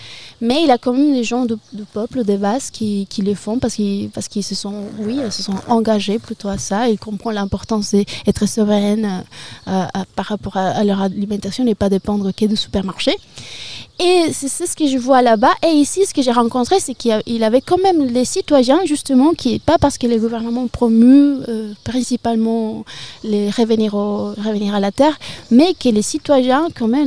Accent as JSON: {"language": "French", "town": "Caracas", "region": "Capital District", "country": "Venezuela", "second_language": "French", "moved": "as an adult", "lives_now": "France", "said": "Je suis arrivée en 2019 après avoir fini mon école en art à Caracas, d'où je viens."}